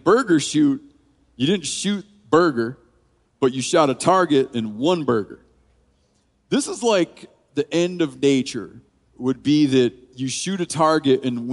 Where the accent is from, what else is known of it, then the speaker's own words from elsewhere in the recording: Twin Lake, Michigan, United States; I grew up in Twin Lake, Michigan, and down the road from us, you had to take, I'm trying to think what road, down Duff Road, Duff turned dirt, and you go down the dirt, and there's Twin Lake Gun Club.